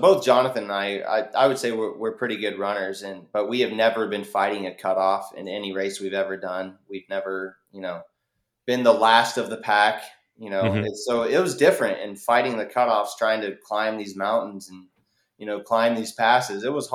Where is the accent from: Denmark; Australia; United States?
United States; Kansas; I'm from Kansas. I can't do this.